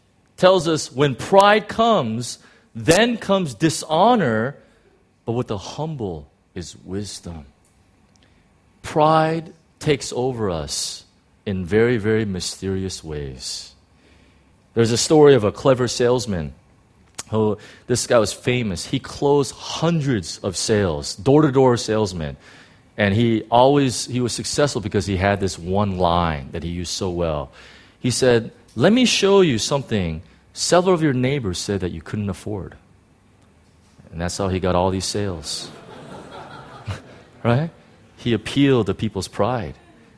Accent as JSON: {"language": "English", "country": "United States", "tie": "born or raised there", "lives_now": "Hong Kong", "said": "I'm thankful to the Lord for being in these people groups and growing up in the United States and these type of things."}